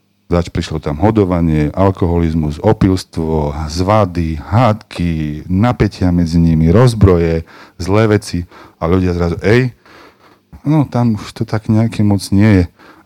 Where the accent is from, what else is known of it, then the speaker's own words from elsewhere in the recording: Vestenice, Trenčín Region, Slovakia; ja si pamätám u nás vo Vesteniciach prečím žakom partia a bolo to také úžasné